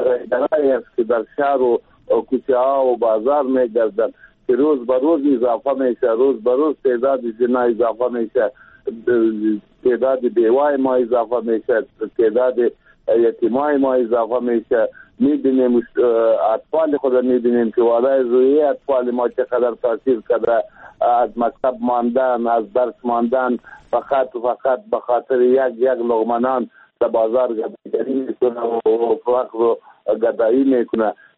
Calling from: Lashkar Gah, Helmand, Afghanistan; اینجای وطن ما را خراب می کنه، اینجای ولایت ما را و اینجای افغانستان را خراب می کنه

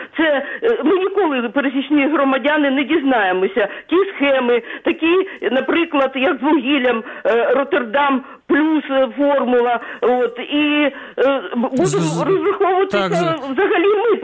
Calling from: Kyiv, Ukraine

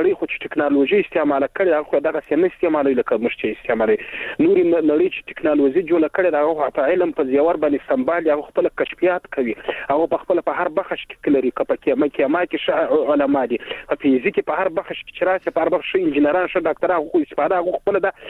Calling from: Helmand, Afghanistan; هلمند مې اړیکه نیولې ده

